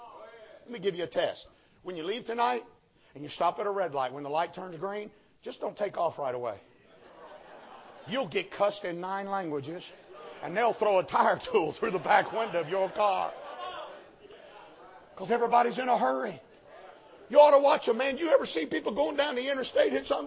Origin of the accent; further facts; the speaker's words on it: Cleveland, Ohio, United States; also born or lived in Mississippi; I was born in Mississippi, and my mom and dad moved up there because my daddy worked for Ford Motor Company. And so I was raised in the ghettos of Cleveland, Ohio.